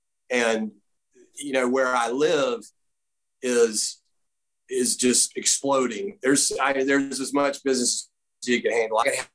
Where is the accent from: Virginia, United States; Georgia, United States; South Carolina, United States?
South Carolina, United States; Greenville; My hometown of South Greenville, South Carolina is notoriously boozy.